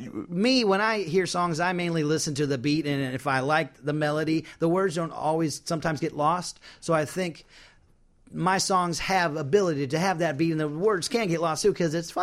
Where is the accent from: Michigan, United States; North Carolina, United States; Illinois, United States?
Illinois, United States; Decatur; No, no, I'm from Central Illinois. You might as well be Georgia.